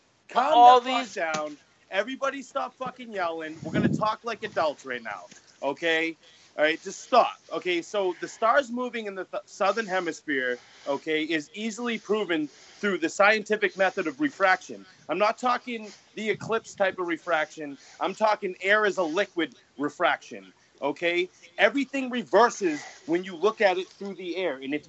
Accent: Ireland; I'm fucking Irish, okay?

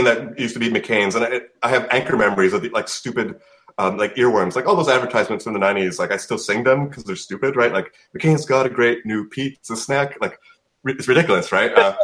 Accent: Canada; And I'm from Canada

